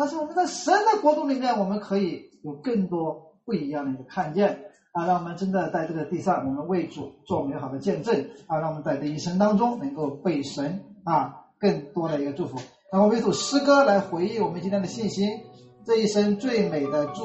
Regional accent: China; 我们中国人，我们从小的时候，我们就是要社会主义接班人

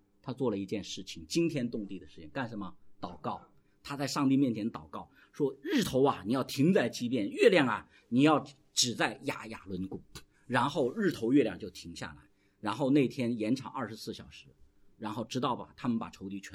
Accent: China; 我们中国人是很健忘的

